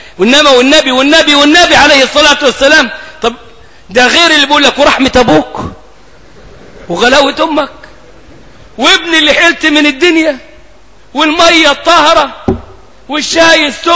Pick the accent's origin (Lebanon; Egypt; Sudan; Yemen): Egypt; ده مفتاح كلامنا كمصريين